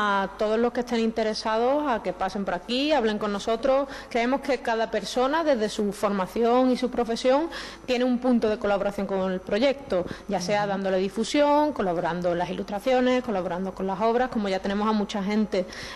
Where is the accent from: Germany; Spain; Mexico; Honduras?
Spain; Cádiz, Andalusia; now in Madrid, Spain; Bueno, yo soy de Cádiz